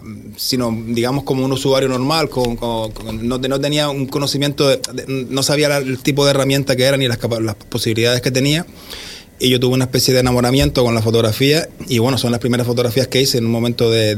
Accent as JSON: {"language": "Spanish", "town": "Gran Tarajal", "region": "Canary Islands", "country": "Spain", "said": "sobre todo en el municipio de Tuineje, que yo soy de Gran Tarajal"}